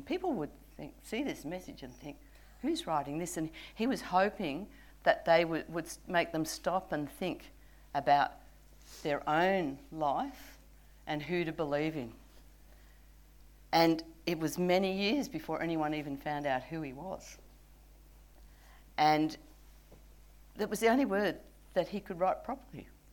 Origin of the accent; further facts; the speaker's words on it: Sydney, New South Wales, Australia; I grew up in Sydney.